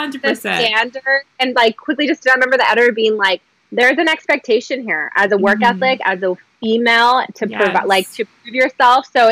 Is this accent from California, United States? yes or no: yes; Whittier, California, United States; It's called Whittier College. I'm from Whittier. And I lived at home with my parents.